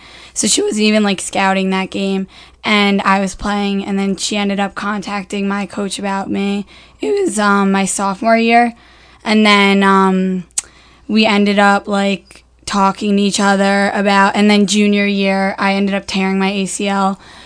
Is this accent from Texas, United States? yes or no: no; Tompkins Cove, New York, United States; So I'm from Tompkins Cove, New York. I went to North Rockland High School